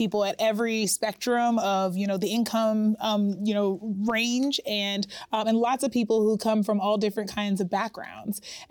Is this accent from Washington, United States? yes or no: no; Pittsburgh, Pennsylvania, United States; Yeah, I grew up in the Hill District in Pittsburgh, which famously is the neighborhood that August Wilson wrote his Century series about.